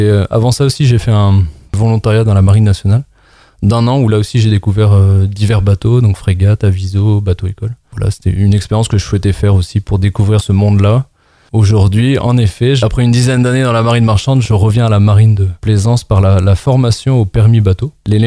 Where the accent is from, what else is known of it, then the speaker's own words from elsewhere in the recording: Brest, Brittany, France; Je suis né et j'ai grandi à Brest dans le Finistère en Bretagne.